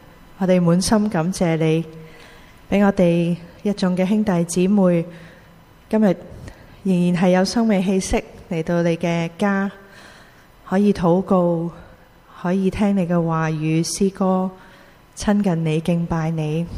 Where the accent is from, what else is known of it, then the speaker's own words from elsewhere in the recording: Hong Kong; 由意大利人到今天我们香港人